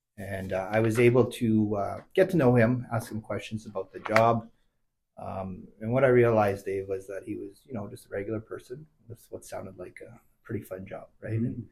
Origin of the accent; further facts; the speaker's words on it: Lac La Biche, Alberta, Canada; For me, I grew up in Lac La Biche